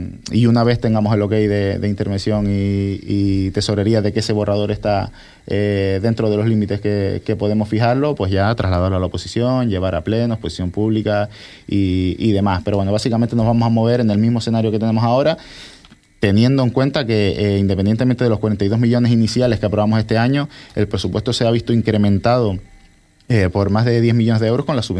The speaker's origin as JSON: {"language": "Spanish", "town": "El Cotillo", "region": "Canary Islands", "country": "Spain", "said": "Yo que soy del Cotillo"}